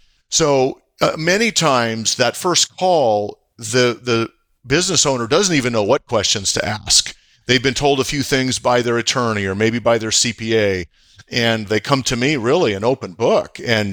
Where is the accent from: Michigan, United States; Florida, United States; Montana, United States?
Montana, United States; moved away; also born or lived in Salem, Oregon; I grew up on a ranch in Montana on almost 4,000 acres and loved every minute of that. Spent the last 35 years out on the West Coast in Salem